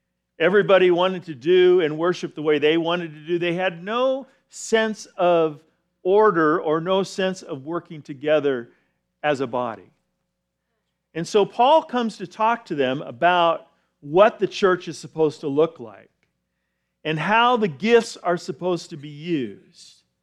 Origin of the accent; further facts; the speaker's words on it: California, United States; now in Texas, United States; Now, I am an implant from California. I know you've loved me through these difficult years, but I have now been in Texas for 20 years.